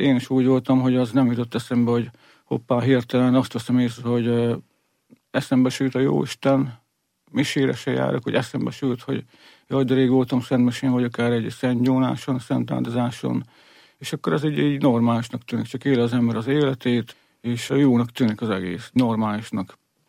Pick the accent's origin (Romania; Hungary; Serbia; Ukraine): Hungary; Borsod-Abaúj-Zemplén; Borsodból, Zemplénből származom, agrármérnök végzettségű vagyok, a főiskolán végeztem mezőtúron. Szerintem egy átlagos magyar családban nőttem fel, egyedül gyerekként. 80-as években nem jártunk templomba.